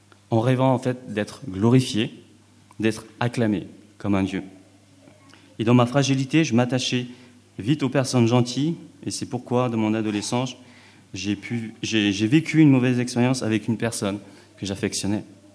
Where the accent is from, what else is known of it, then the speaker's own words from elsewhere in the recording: French Guiana; ayant passé en fait mon enfance en Guyane française, j'ai vécu dans un village au milieu de la nature, la jungle.